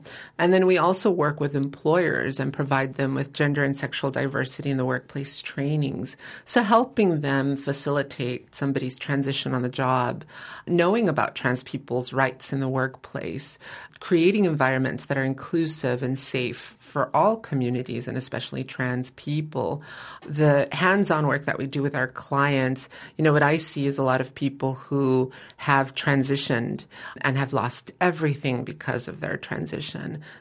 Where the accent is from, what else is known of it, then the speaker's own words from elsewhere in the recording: East Los Angeles, California, United States; I grew up in East Los Angeles. So for me, the world felt very isolated.